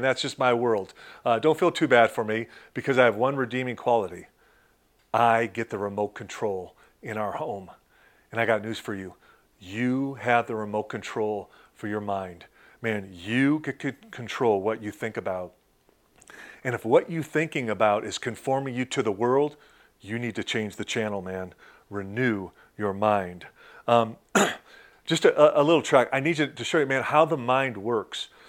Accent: Detroit, Michigan, United States; At one point, my hometown of Detroit, between two towers, he had seven people on top of him.

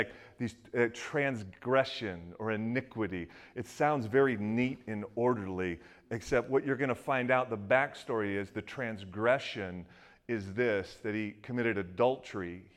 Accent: Detroit, Michigan, United States; How many know that I'm from Detroit?

